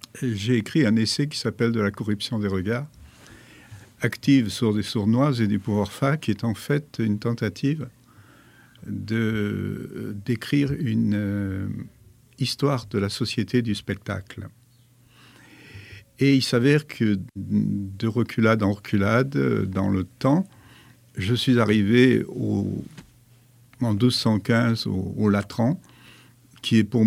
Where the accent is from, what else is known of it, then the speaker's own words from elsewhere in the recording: Saillant, France; also born or lived in Liège; tout en ayant un pied-à-terre à Saillant, puisque je suis originaire de Saillant. Je suis donc occitan, d'ailleurs.